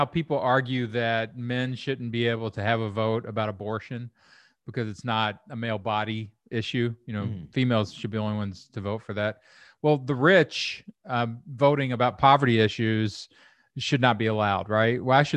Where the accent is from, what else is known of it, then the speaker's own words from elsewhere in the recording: Kentucky, United States; I'm from Kentucky. Like, I came from no money and no education and everything.